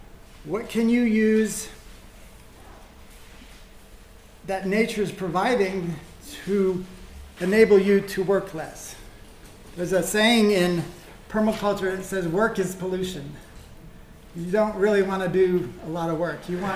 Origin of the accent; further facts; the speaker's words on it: South Carolina, United States; moved away; I moved here a long time ago now, and when I first started, I'm originally from South Carolina.